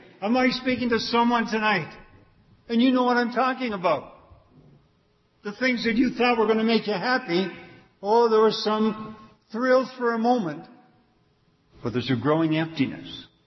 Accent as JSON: {"language": "English", "country": "Canada", "tie": "born there", "said": "This was in Canada. I'm a Canadian by birth."}